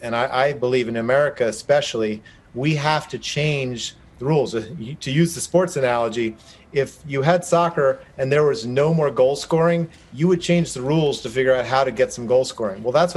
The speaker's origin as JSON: {"language": "English", "region": "New Jersey", "country": "United States", "tie": "born or raised there", "said": "So I grew up in New Jersey, so it was a dream."}